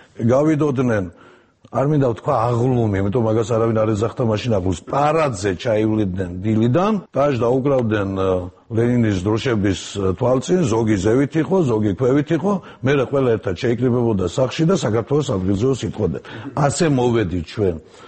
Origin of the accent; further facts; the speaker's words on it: Batumi, Adjara, Georgia; მე ბათუმში გავიზარდე და უცხოელებად ართვლიდი პოლონელებს და ბულგარელებსაც კი